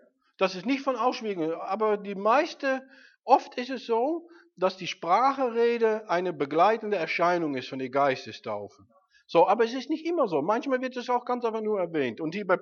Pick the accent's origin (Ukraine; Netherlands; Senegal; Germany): Netherlands; ich bin Holländer